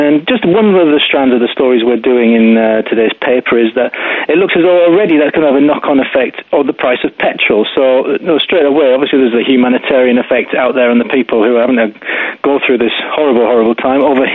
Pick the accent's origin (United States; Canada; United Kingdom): United Kingdom; Scotland; born there; I count myself as Scottish, having been born there.